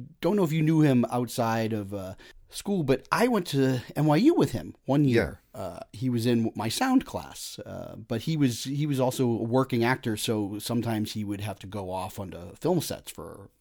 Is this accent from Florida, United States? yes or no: no; Boston, Massachusetts, United States; and I grew up in the Boston area, so we had access to a lot of films a lot of other people didn't have.